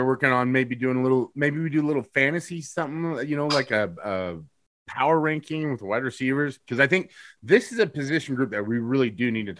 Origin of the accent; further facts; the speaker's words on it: Utah, United States; I'm from the Darren Williams state of Utah.